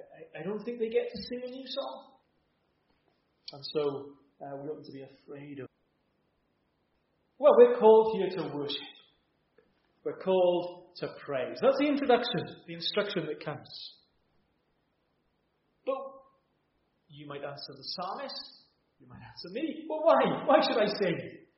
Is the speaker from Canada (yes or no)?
no; Wales, United Kingdom; You see, I'm a Welshman.